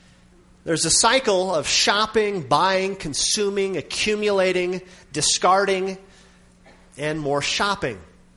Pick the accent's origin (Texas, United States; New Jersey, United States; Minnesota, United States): Minnesota, United States; We grew up in Minnesota, agricultural area